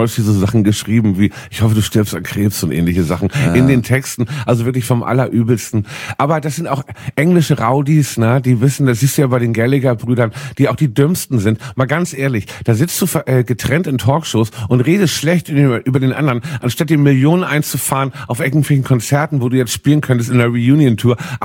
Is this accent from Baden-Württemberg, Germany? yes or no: no; Hamburg, Germany; Weißt du, wo ich herkomme, in Hamburg.